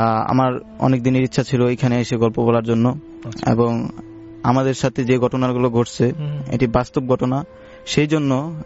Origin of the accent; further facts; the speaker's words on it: Phulbaria, Mymensingh Division, Bangladesh; এই ঘটনাটি হচ্ছে আমাদের গ্রামের বাড়ির ঘটনা। আমাদের গ্রামের বাড়ি হচ্ছে ময়মনসিংহের ফুলবাড়িয়াতে।